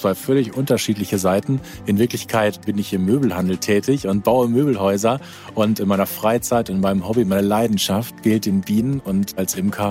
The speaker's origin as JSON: {"language": "German", "region": "North Rhine-Westphalia", "country": "Germany", "tie": "born or raised there", "said": "Und ich bin aufgewachsen in Ostwestfalen-Lippe und als die Kinder dann da waren, galt es dann wieder zurückzukehren zu diesen Wurzeln"}